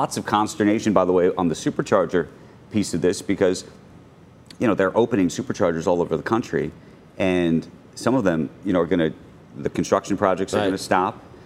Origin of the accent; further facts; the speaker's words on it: New York, United States; I'm a New Yorker.